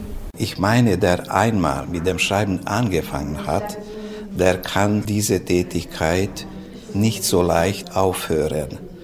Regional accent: Hungary; zwar meine Muttersprache Deutsch ist, aber als ich dann in die Schule gekommen bin, dann musste ich die ungarische Sprache erlernen natürlich. Und am Ende war es schon so, dass man am Ende Ungarisch viel besser konnte als Deutsch.

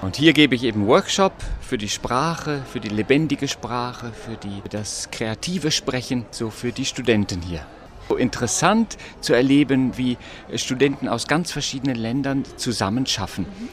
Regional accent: Germany; ich bin aus Deutschland

